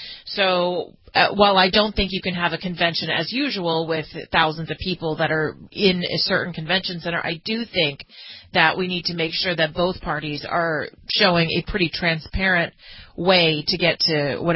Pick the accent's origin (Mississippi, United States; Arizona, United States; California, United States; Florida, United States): California, United States; You're talking to someone that was that has been born and raised in California, and our primary was always in June.